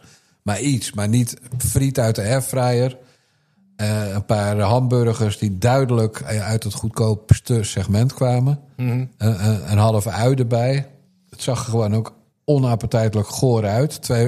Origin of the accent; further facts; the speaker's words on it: South Holland, Netherlands; uit de buurt waar ik opgegroeid ben. Beetje Rotterdams accent.